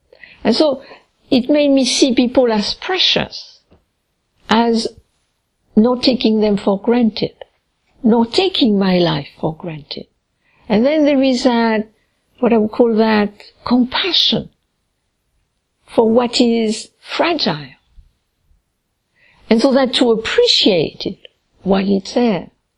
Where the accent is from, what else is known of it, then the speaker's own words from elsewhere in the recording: Finland; I'm from Finland